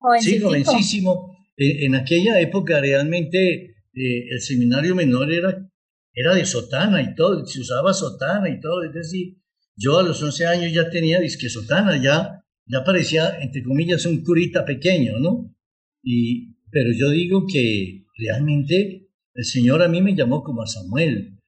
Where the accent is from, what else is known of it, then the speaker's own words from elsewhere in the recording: Manizales, Caldas, Colombia; No, precisamente yo nací en Manizales, ciudad, porque mis padres, cuando ya crecieron mis hermanas, pues resolvieron venirse a Manizales para la educación de mis hermanas, ¿no? Entonces yo nací acá. Pues fui el menor.